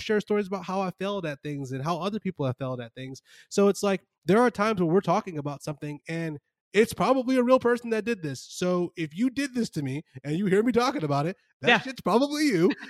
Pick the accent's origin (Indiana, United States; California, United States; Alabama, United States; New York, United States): New York, United States; Buffalo; Because just like when I go back home in Buffalo, I'm drinking beer from Buffalo.